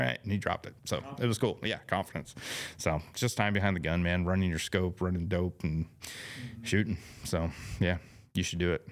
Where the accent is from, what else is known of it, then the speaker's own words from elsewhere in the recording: San Diego, California, United States; I grew up in East San Diego.